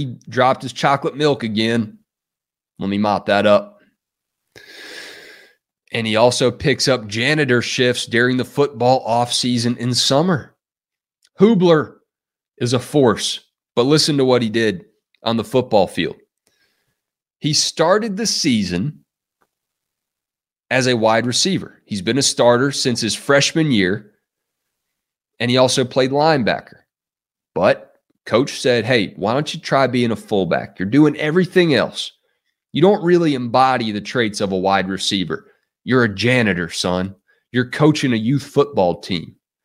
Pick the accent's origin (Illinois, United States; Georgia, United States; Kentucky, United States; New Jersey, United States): Georgia, United States; a phenomenal high school football mascot name right here in my home state of Georgia, the Cairo Syrup Makers.